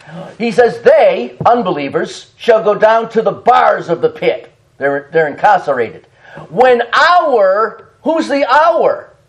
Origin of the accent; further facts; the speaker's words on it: Boston, Massachusetts, United States; I was raised in Boston, born in Boston.